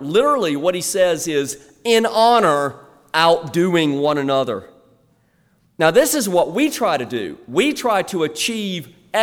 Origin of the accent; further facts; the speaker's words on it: Southern United States, United States; But as a Southerner, I'm deeply offended.